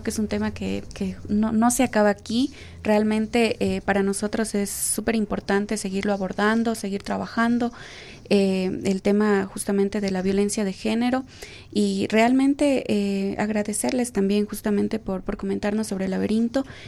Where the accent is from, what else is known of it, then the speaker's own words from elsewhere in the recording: Loja, Ecuador; yo que soy de Loja